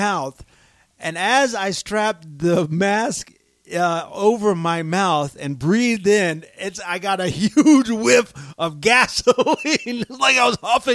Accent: Denver, Colorado, United States; I'm a teacher from Denver.

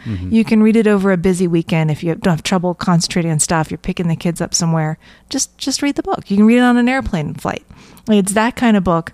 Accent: Jacksonville, Florida, United States; And I start calling it Chamonix because I'm from Jacksonville, Florida.

